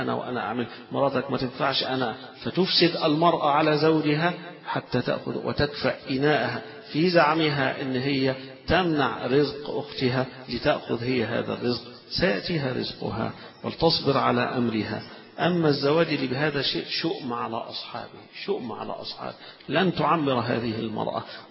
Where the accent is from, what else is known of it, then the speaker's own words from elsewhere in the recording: Egypt; احنا كمصريين مش متعودين على هذا الشيء